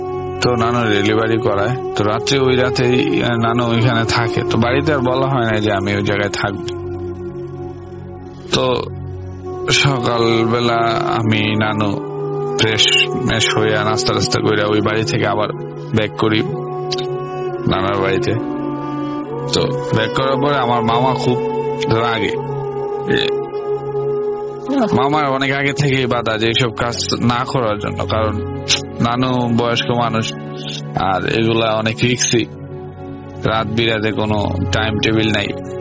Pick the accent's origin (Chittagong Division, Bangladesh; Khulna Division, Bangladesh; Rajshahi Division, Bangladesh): Chittagong Division, Bangladesh; Brahmanbaria; now in Malaysia; Malaysia থেকে, আমার গ্রামের বাড়ি ব্রাহ্মণবাড়িয়া।